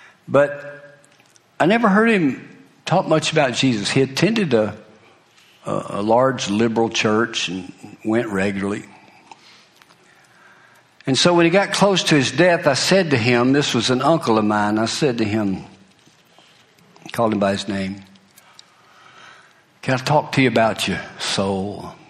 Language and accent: English; Alabama, United States; I'm from the Uetown area, and they're kind of like Childersburg, Sylacauga, closely adjoined.